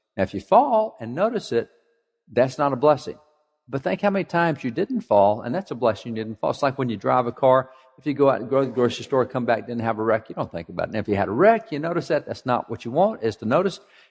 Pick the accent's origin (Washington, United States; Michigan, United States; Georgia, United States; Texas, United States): Texas, United States; normally casual anyway because I'm a cowboy from Texas, but I'm really casual this morning with a broken leg.